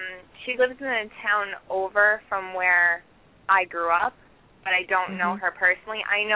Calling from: Long Island, New York, United States; Long Island, New York.

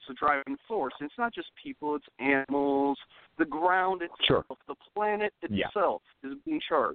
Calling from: Iowa, United States

